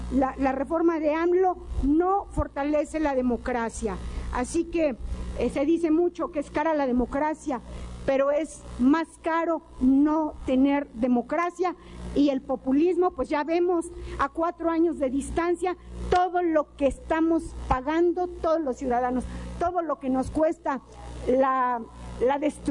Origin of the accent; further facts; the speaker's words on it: Mexico; todos nosotros y muchos más legisladores somos ciudadanos y somos mexicanos.